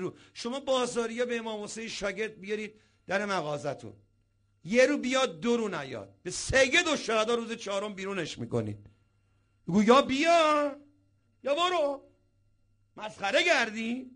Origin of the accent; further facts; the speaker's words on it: Iran; ما ایرانی هستیم و مسلمونیم